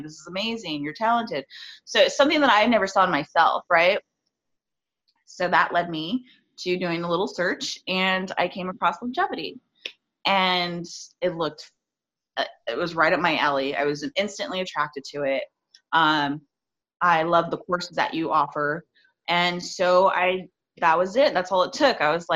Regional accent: Whittier, California, United States; I'm from Whittier, California.

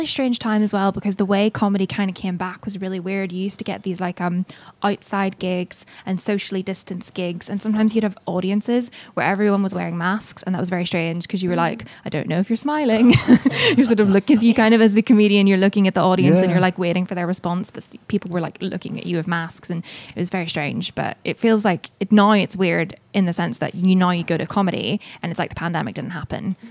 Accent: Northern Ireland, United Kingdom; because I was doing this course in London, the first thing everyone said was, oh, you're from Northern Ireland.

